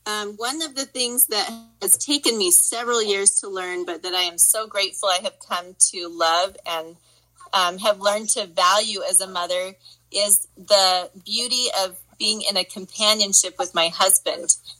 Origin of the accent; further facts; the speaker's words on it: Cache Valley, Utah, United States; we hail from the Valley, Cache Valley in northern Utah.